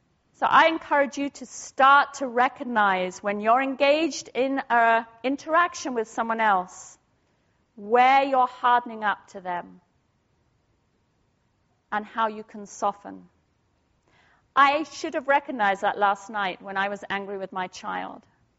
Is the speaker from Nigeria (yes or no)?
no; England, United Kingdom; I'm English, I'm a woman, I'm educated, I don't get angry.